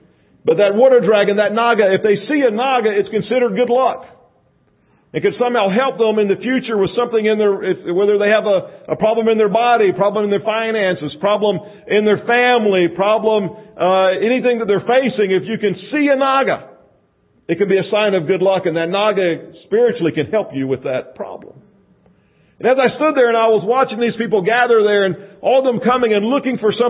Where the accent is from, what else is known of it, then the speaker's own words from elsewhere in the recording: Plant City, Florida, United States; Now, I grew up here. I grew up in the Tampa Bay area, Plant City. I was educated in our public schools, went to college in Alabama, and then on to seminary in Springfield.